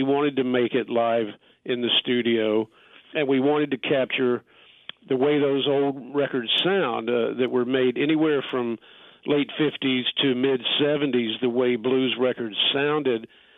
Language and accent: English; Asheville, North Carolina, United States; when I was a kid growing up in Asheville, we didn't have a pro team. We went to Atlanta to see the Braves play.